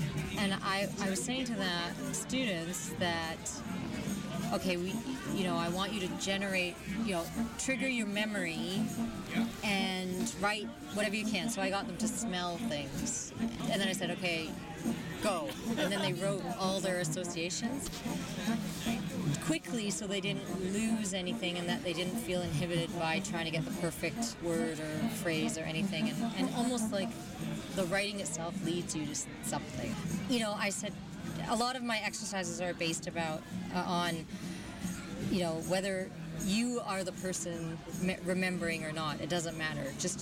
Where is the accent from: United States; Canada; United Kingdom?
Canada; Toronto, Ontario; we're from Toronto.